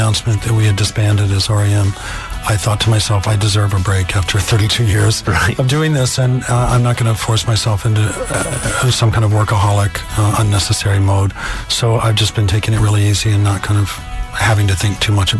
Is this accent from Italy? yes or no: yes; Italy; English is a second language; I came here from Italy, so I had to sign a thing saying that I was arriving into...